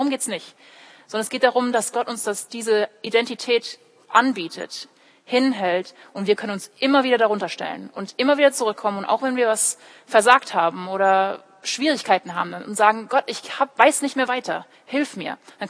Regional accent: Heidelberg, Baden-Württemberg, Germany; first language English; German is a second language; also born or lived in California, United States; ich bin in Heidelberg aufgewachsen. Ich bin sogar hier in die Gemeinde gegangen, in der FEG. Aber Heidelberg ist doch nicht meine Heimat. Ich bin hier doch nicht geboren. Ich bin in Amerika geboren, in Kalifornien. Englisch ist meine Muttersprache

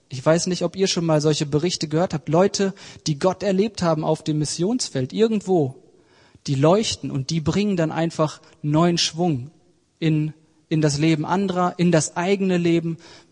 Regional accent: Oerlinghausen, North Rhine-Westphalia, Germany; habe ich bei uns in meiner Heimatgemeinde in Oerlinghausen bei Bielefeld ganz früh angefangen

